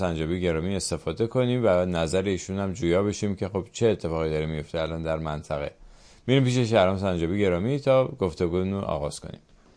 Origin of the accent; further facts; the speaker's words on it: Iran; اما برای ما که ایرانی هستیم